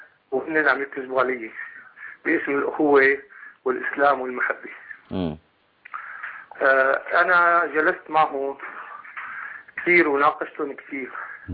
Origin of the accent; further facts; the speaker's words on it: Syria; now in Egypt; أنا سوري مقيم بمصر.